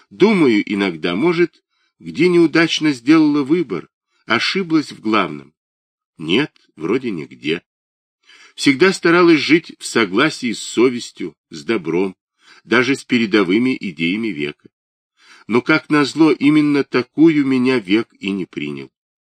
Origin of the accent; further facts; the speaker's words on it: Daugavpils, Latgale, Latvia; also born or lived in Vilnius, Lithuania; Нет, родом я из Двинска. Одно время жила в Вильно.